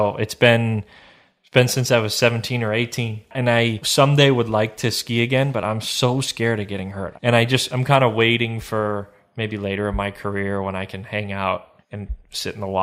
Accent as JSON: {"language": "English", "region": "Vermont", "country": "United States", "tie": "born or raised there", "said": "So I grew up in Vermont originally."}